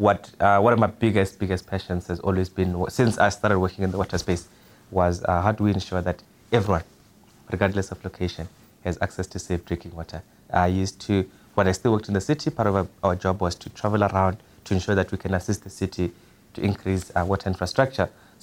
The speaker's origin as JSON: {"language": "English", "town": "Shandi", "region": "Limpopo", "country": "South Africa", "said": "I am originally from Venda, from Shandi, in Limpopo."}